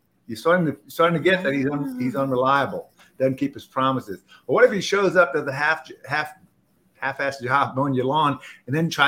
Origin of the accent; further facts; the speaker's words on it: Baton Rouge, Louisiana, United States; from Baton Rouge, Louisiana.